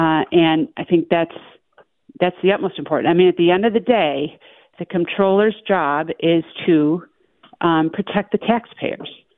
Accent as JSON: {"language": "English", "region": "New York", "country": "United States", "tie": "born or raised there", "lives_now": "Hamburg, United States", "said": "you know, I'm not originally from Hamburg. I grew up in the North Towns, but I did move here in 1998."}